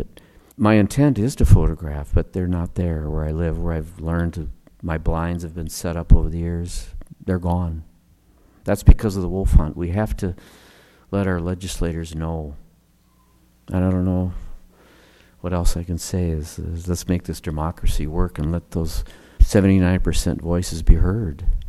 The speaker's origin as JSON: {"language": "English", "town": "Laverne", "region": "Minnesota", "country": "United States", "tie": "born or raised there", "said": "I grew up in Laverne, Minnesota, the prairie, straight west of here, about 3 hours."}